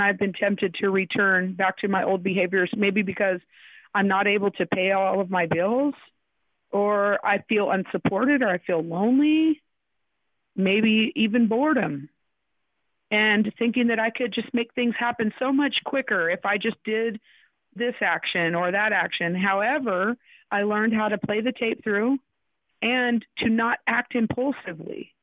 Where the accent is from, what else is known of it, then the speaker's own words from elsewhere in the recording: Portland, Oregon, United States; I am from Portland, Oregon.